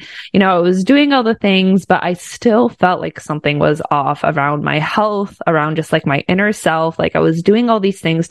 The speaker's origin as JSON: {"language": "English", "town": "Oakville", "region": "Ontario", "country": "Canada", "tie": "born or raised there", "said": "I was born and raised in Canada. So high five to all my Canadians listening to this. I was raised not far from Toronto in Oakville."}